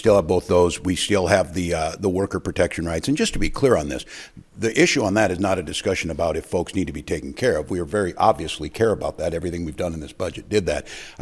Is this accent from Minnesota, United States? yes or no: no; Nebraska, United States; As you know, I'm a Nebraskan. I grew up in Nebraska. I was proud of that in the schools.